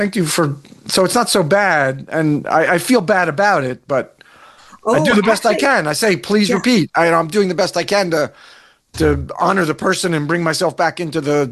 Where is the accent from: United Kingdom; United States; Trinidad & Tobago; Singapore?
United States; New York metropolitan area; although I come from the New York, New Jersey metro area, so we probably speak at more like 500 words per, would you say, words per minute?